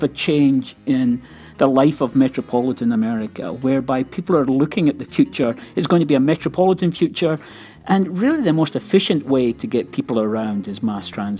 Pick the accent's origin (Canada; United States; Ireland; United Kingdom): United Kingdom; Scotland; I grew up in Scotland where people just grew up with very expensive gasoline.